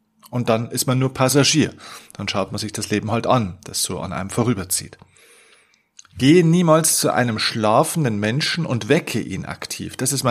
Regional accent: Bavaria, Germany; passt schon, sagt man bei uns in Bayern.

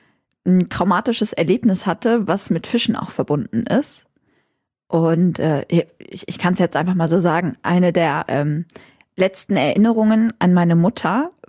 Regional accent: Lower Saxony, Germany; Ich bin ja in Ostfriesland zur Schule gegangen

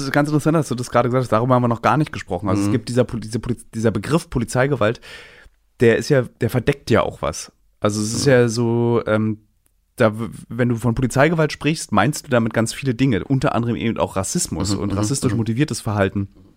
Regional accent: Berlin, Germany; Ich bin einer als Berliner, ich hasse es, in Parks zu sitzen.

